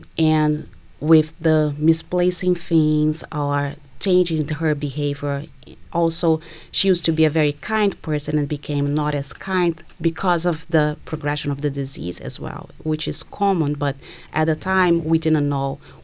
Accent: Brazil; I'm originally from Brazil, and I grew up in an intergenerational household, meaning that my great-grandmother, my grandmother, my mom, and I in the same house.

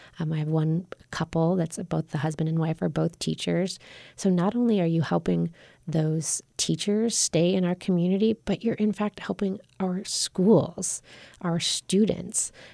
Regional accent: Colorado, United States; You know, I grew up here in the Roaring Fork Valley, and I see more and more of my friends and family unable to afford to live here.

